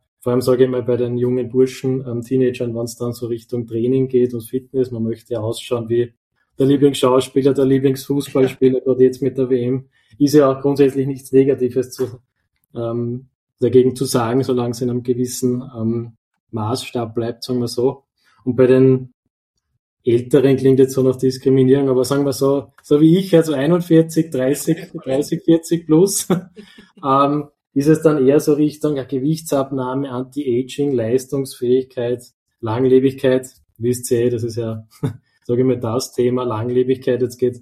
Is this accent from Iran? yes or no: no; Upper Austria, Austria; now in Vienna, Austria; ich bin ja auch Oberösterreicher, das gehört ja fast dazu.